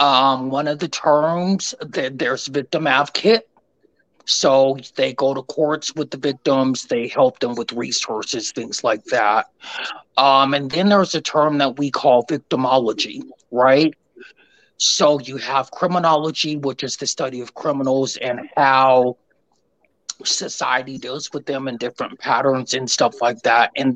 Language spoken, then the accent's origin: English; Colorado, United States; I am from Colorado. I'll say that.